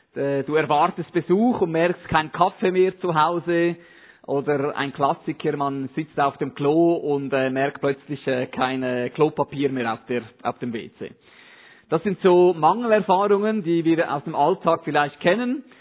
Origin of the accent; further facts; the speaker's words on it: Zug, Switzerland; now in Schaffhausen, Switzerland; Ich fühle mich nicht so betroffen, weil ich bin nicht von Schaffhausen ursprünglich. Ich komme aus der Innerschweiz, aus Zug.